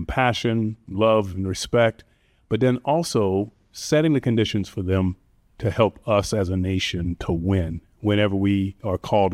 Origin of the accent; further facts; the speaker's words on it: Savannah, Georgia, United States; also born or lived in Hilton Head Island, South Carolina; I grew up in Savannah, Georgia, and partly in Hilton Head Island, South Carolina. Small community, right?